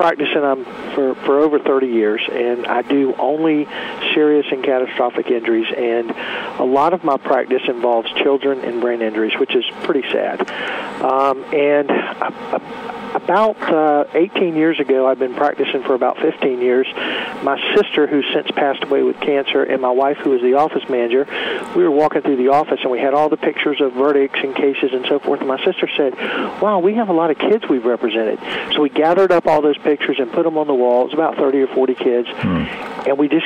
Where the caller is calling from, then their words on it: Savannah, Georgia, United States; I'm in Savannah, Georgia.